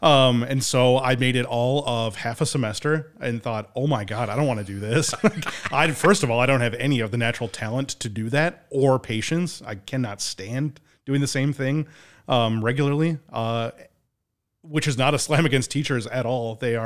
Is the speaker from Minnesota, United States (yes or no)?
yes; Rochester, Minnesota, United States; I'm from Rochester, Minnesota. I am a townie. I never thought I would be one. And then the siren song called me back here.